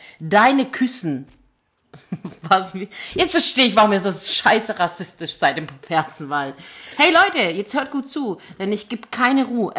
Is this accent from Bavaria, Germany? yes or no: no; Gechingen, Baden-Württemberg, Germany; Weil wir kommen beide aus Gechingen